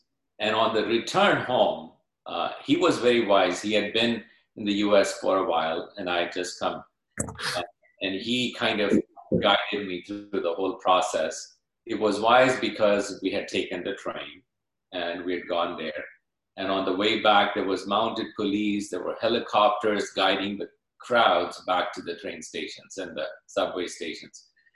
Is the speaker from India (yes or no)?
yes; India; moved away as an adult; now in United States; has been 26 years since we immigrated to this wonderful nation. In 1994, we came from India.